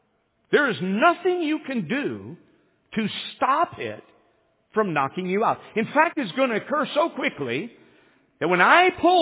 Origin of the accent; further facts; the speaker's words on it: United States; You and I, as American believers